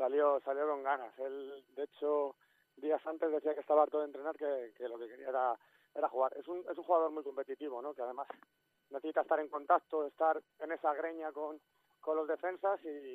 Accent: Madrid, Community of Madrid, Spain; yo soy de Madrid, mi familia y amigos.

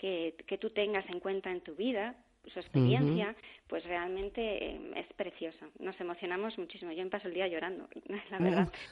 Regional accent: Madrid, Community of Madrid, Spain; como madrileña que soy

